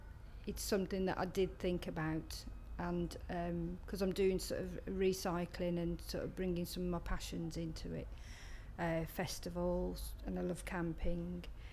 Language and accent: English; Wolverhampton, West Midlands, United Kingdom; now in Llandudno Junction, United Kingdom; I'm 48, from Llandudno Junction in North Wales, but I'm originally from Wolverhampton.